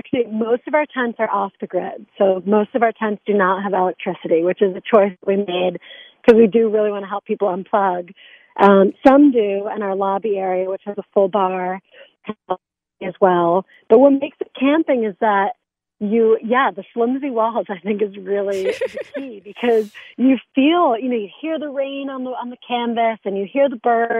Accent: Connecticut, United States; I grew up in Connecticut. My parents are Italian and British, and they actually met in the States.

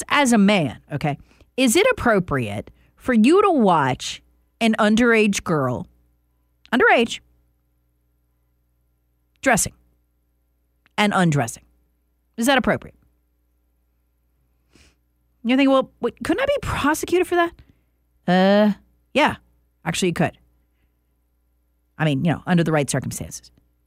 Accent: the South, United States; No, but I am a Southerner at heart. Plus, I grew up in the South.

